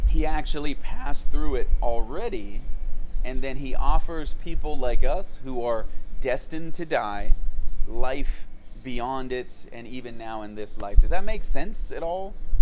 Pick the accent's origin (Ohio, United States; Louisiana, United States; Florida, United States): Ohio, United States; Mineral Ridge; I'm from Mineral Ridge, Ohio.